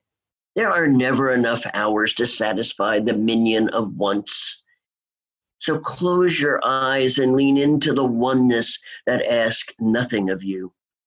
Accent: New York City, New York, United States; also born or lived in Seattle; if it's Seattle or my hometown, New York City

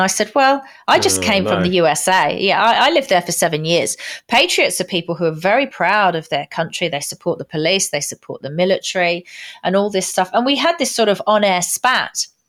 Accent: United Kingdom; And as a Brit, I'm damn good at cooking Indian food.

